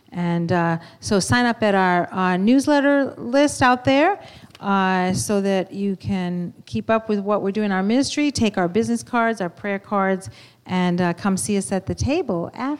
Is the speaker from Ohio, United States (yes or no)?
no; Maine, United States; Okay, well, I grew up in Maine, just so you know. Okay, so I'm a Northeasterner by birth